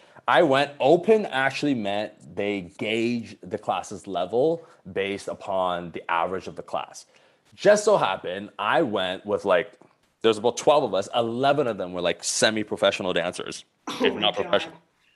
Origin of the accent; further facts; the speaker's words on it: Calgary, Alberta, Canada; born there; also born or lived in Hong Kong; now in Vancouver, Canada; So I moved to Vancouver. I'm from, well, actually I was born in Calgary. Then I moved to Hong Kong for 12 years.